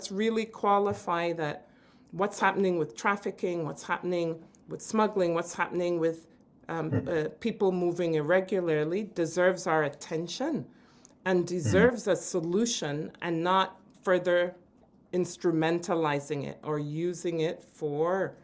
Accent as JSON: {"language": "English", "country": "Nigeria", "said": "So I'm Nigerian. Obviously, Nigeria is a member of ECOWAS."}